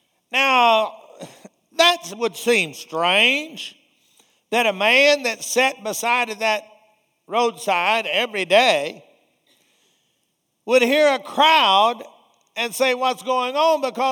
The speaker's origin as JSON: {"language": "English", "town": "Garland", "region": "Texas", "country": "United States", "tie": "born or raised there", "said": "Well, just like my next door neighbor, he and I grew up together there in Garland."}